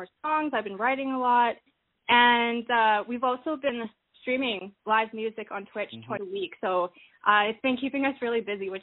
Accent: Saskatoon, Saskatchewan, Canada; Oh, so I'm from Saskatoon, Saskatchewan. I was born and raised here.

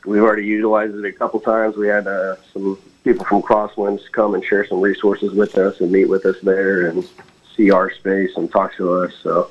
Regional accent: Emporia, Kansas, United States; I'm from Emporia, Kansas. Grew up here.

